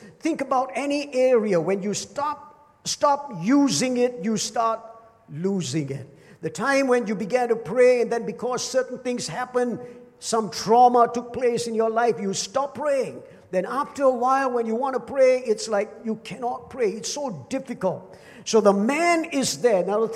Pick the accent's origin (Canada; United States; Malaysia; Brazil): Malaysia; Penang; Now, I'm from Penang, as you all know, which I've said many, many times, 101 times. And some of you also know that I don't speak Tamil